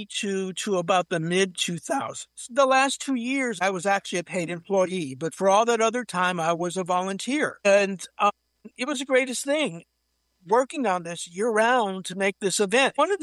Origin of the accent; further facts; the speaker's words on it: Scranton, Pennsylvania, United States; So I grew up near the Scranton area of northeastern Pennsylvania.